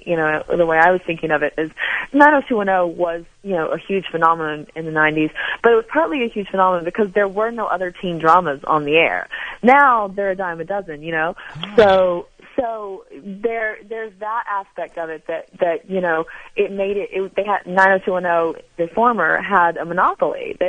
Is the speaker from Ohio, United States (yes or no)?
no; Atlanta, Georgia, United States; I'm from Atlanta, and it's here in the United States.